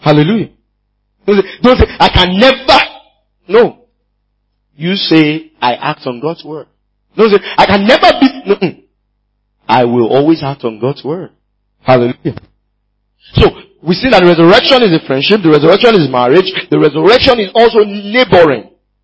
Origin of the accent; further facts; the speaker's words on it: Ibadan, Oyo, Nigeria; Because I grew up in Ibadan.